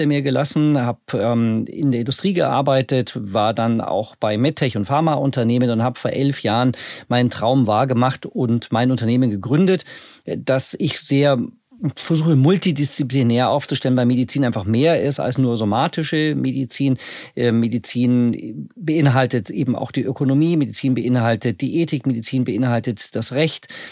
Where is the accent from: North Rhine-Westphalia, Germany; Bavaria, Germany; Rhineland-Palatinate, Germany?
Bavaria, Germany; ich komme selbst aus dem Allgäu und meine Eltern leben da noch